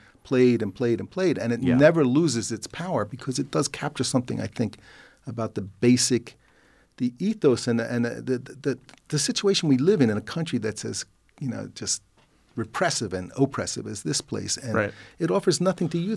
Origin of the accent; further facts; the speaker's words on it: Los Angeles, California, United States; a play that I saw in my hometown of Los Angeles.